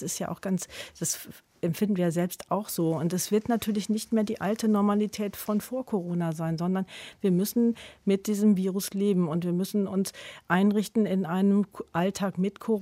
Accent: Goch, North Rhine-Westphalia, Germany; Ich komme aus Goch.

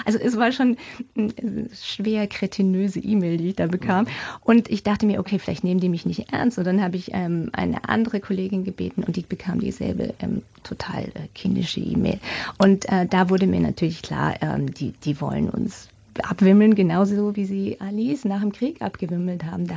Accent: Germany; Und dieses Standardwerk, mit dem ich halt auch aufgewachsen bin in Deutschland

